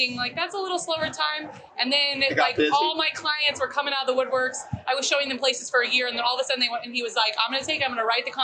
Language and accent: English; Austin, Texas, United States; No, well, I grew up in Austin, so I am a UT.